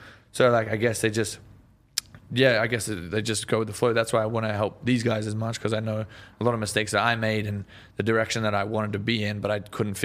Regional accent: Australia; Yeah, no, that's the thing. Is like, I feel like we're stuck in the 80s back in Australia.

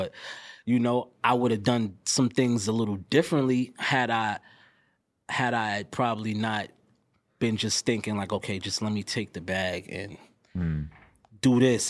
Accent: New York City, New York, United States; now in Los Angeles, United States; I'm sitting here talking to you high in LA. I'm from New York City.

